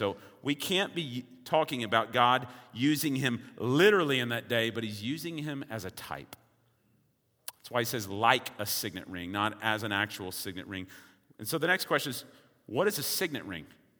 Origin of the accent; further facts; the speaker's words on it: Texas, United States; Now, I'm from Texas. I've seen some hail.